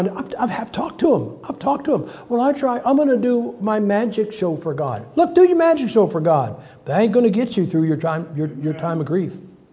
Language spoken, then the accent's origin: English; Ohio, United States; now in Idaho, United States; Okay, I'm from Ohio. We got basements. We are blessed. I live in Idaho.